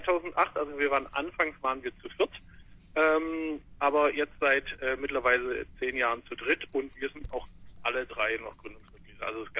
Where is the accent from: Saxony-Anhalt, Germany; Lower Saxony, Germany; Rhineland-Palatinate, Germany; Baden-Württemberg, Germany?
Baden-Württemberg, Germany; Marbach am Neckar; Also wir kommen alle aus Marbach oder haben schon mal in Marbach gewohnt.